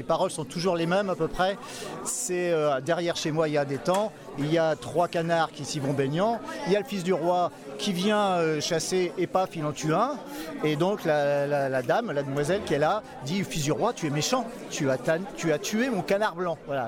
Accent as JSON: {"language": "French", "region": "Brittany", "country": "France", "tie": "born there", "moved": "yes", "lives_now": "Normandy, France", "said": "Ouais, moi je suis né en Bretagne. et je suis un immigré en Normandie. Voilà. Mais ça fait quand même 40 ans que je suis immigré, donc je me suis intégré depuis."}